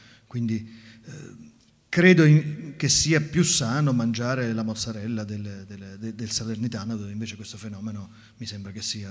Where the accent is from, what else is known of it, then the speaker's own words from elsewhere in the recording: Naples, Campania, Italy; essendo io napoletano